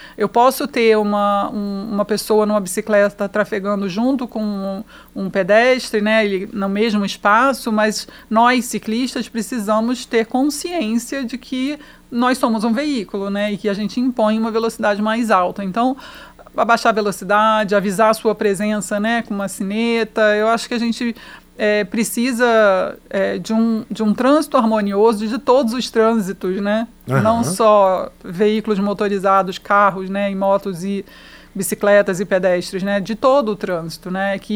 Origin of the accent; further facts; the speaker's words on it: Niterói, Rio de Janeiro, Brazil; A gente tem uma cidade no Rio de Janeiro, que é Niterói, é minha cidade natal